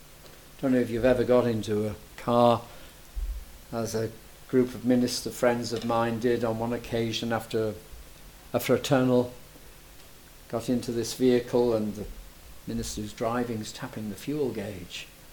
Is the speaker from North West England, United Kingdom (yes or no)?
yes; Liverpool, North West England, United Kingdom; I was brought up in Arminianism, I have to confess to you, and in Liverpool, Little Mission Hall